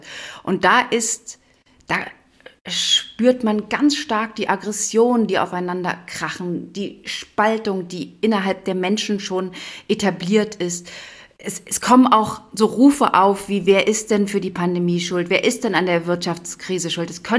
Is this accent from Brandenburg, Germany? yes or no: yes; Brandenburg, Germany; also born or lived in Berlin; ich komme aus Brandenburg, Berlin